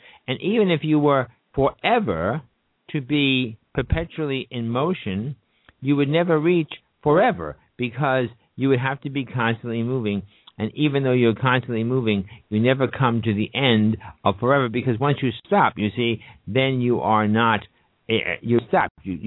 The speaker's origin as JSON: {"language": "English", "region": "New York", "country": "United States", "lives_now": "Bergenfield, United States", "said": "I am an Easterner from the New York area, and Easterners and Yorkers, you know, Yorkers, New Yorkers, are known, at least I'm known, to use my hands, and I'm not Italian."}